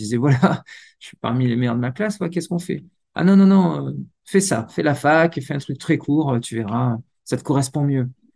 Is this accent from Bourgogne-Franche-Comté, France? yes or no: no; Marseille, Provence-Alpes-Côte d'Azur, France; j'ai grandi à Marseille, dans un quartier qui s'appelait Est Marseille ou Benza.